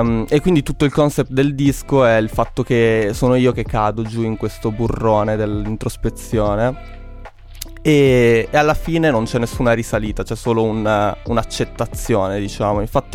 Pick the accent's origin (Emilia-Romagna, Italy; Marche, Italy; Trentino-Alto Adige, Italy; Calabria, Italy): Trentino-Alto Adige, Italy; Trento; Io sono di Trento